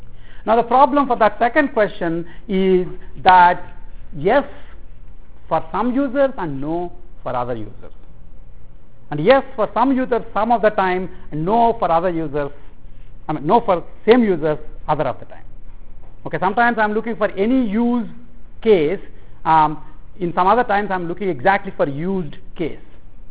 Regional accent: India; I just say it because I'm an Indian, and you can yell at me later.

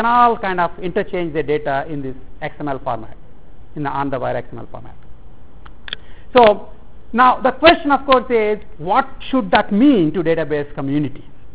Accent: India; first language Telugu; English is a second language; until then my education was in Telugu, which is my mother tongue.

